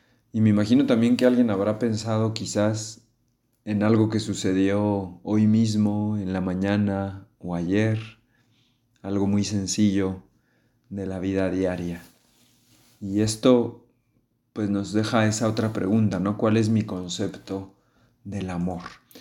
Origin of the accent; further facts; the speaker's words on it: Mexico; soy legionario de Cristo, soy mexicano. Y desde hace algunas semanas trabajo aquí en Monterrey